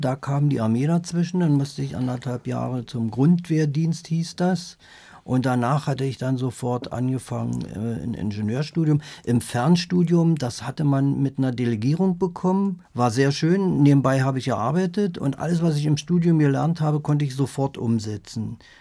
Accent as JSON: {"language": "German", "region": "Berlin", "country": "Germany", "said": "Nein, bin eigentlich Berliner, Lichtenberg."}